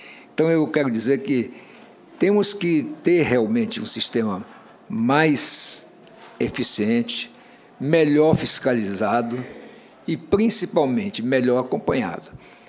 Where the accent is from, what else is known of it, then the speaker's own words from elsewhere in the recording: Roraima, Brazil; eu sou lá de Roraima, nasci em Roraima, eu conheço a Amazônia, não é por ouvir dizer, é por ter nascido lá, vivido lá, exercido a minha profissão lá.